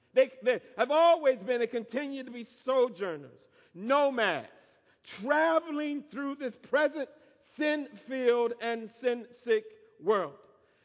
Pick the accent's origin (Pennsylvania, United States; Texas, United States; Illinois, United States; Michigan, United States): Michigan, United States; now in Atlanta, United States; 30 years ago, I moved from Michigan to Atlanta. And yet still to this day, people will ask me from time to time, when is the last time you've been home?